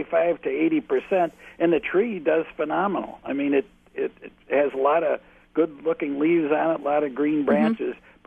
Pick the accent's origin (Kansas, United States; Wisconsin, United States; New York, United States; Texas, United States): Wisconsin, United States; Wausau; I'm from Wausau, although I'm in kind of a rather sheltered place.